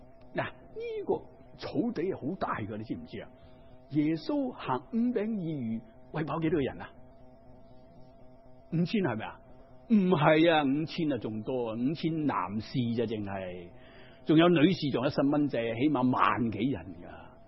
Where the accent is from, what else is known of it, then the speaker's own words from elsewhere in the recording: Guangdong, China; 我们广东人最喜欢吃鱼是怎样煮啊？